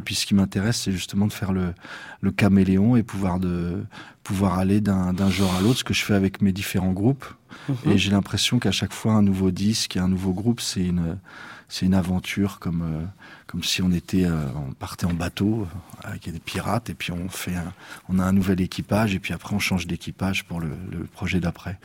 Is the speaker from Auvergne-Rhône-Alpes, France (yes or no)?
no; Vitry-sur-Seine, Île-de-France, France; Moi, je suis banlieusard. Je suis né à Épinay-sur-Seine et j'ai grandi à Vitry-sur-Seine.